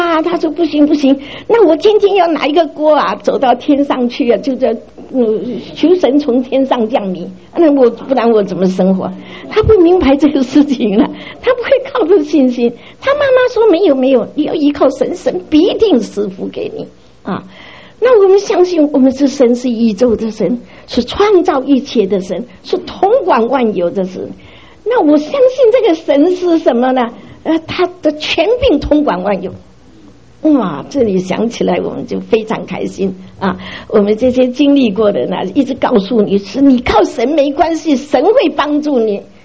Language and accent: Chinese; Xiamen, Fujian, China; 好吃，哎，我们厦门话偷家哈，就是讨一点吃啊